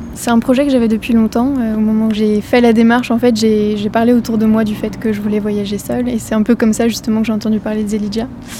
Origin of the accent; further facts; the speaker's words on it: Brittany, France; je suis bretonne, mais je me suis rendu compte que je connaissais pas grand-chose à la culture bretonne.